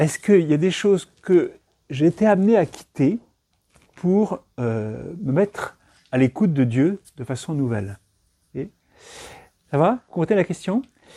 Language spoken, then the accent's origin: French; Reims, Grand Est, France; also born or lived in Lille; moi je suis originaire de Reims, en Champagne, et j'avais fait des études à Lille